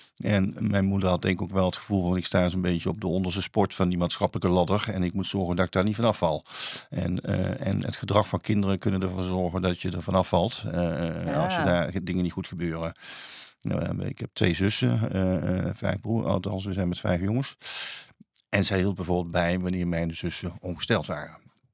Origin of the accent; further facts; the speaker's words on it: North Brabant, Netherlands; born there; Ja, ik kom van origine. Ik ben geboren in West-Brabant, in een klein dorpje. Wauw, dat ligt tussen Roosendaal en Bergen-op-Zoom.